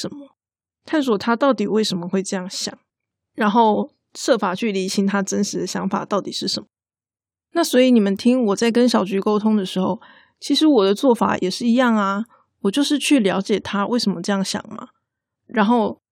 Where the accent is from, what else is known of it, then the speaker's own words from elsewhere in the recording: Taiwan; 我们台湾人很喜欢常常讲那个对不起嘛